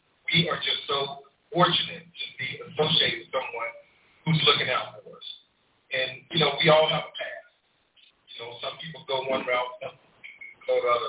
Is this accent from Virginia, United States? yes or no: no; Waco, Texas, United States; moved away as an adult; I'm from Waco. I grew up in Waco, Texas. I left back in 1992, long time ago, to join Air Force